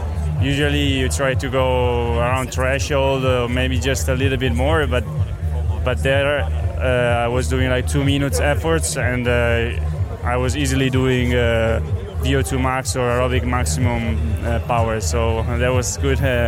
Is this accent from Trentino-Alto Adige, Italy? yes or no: yes; Pergine Valsugana, Trentino-Alto Adige, Italy; I'm from Pergine Valsugana, and behind that town starts a mountain chain, which in Italy it's called the Tibet of the Alps